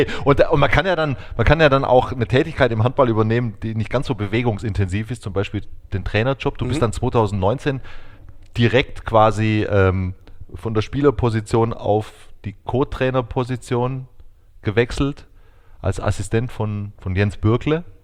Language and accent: German; Munich, Bavaria, Germany; Nee, ich komme aus München.